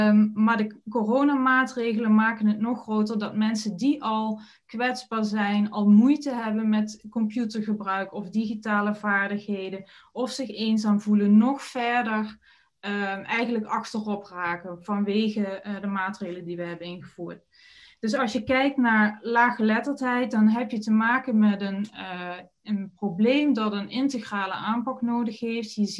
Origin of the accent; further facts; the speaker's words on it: Valkenburg, Limburg, Netherlands; Misschien is het leuk om te weten dat ik oorspronkelijk uit Valkenburg ben. Na allerlei omzwervingen ben ik hier lokaal terechtgekomen